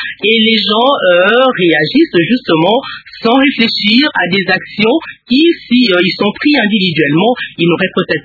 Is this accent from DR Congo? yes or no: yes; Kinshasa, DR Congo; nous avions connu ce cas chez nous à Kinshasa